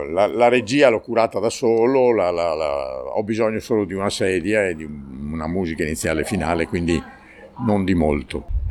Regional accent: Rovigo, Veneto, Italy; sono di Rovigo

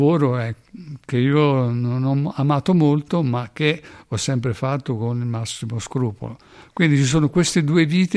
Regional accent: Catania, Sicily, Italy; Io sono nato a Catania, sono nato a qualche chilometro dall'Etna, che sta eruttando proprio in questi giorni

